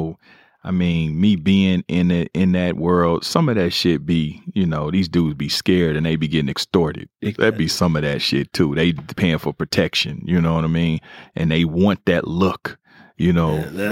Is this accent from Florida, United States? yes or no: no; Kansas City, Missouri, United States; You know, I'm from Kansas City. I'm from a neighborhood called Four Block. It's a crib, two C's, crib neighborhood. I'm always going to be born and raised. I came from the hospital right to there.